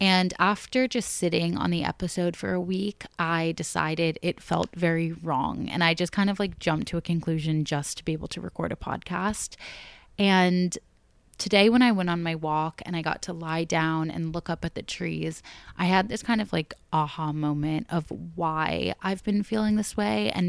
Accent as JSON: {"language": "English", "region": "Connecticut", "country": "United States", "tie": "born or raised there", "lives_now": "New York, United States", "said": "I grew up in Connecticut and now live in New York and went to school in upstate New York."}